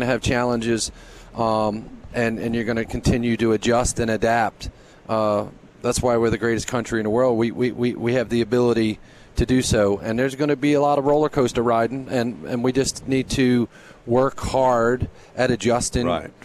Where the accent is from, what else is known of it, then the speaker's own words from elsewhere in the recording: Philadelphia, Pennsylvania, United States; accent: Philly; I hate to even hear my crusty Philly accent.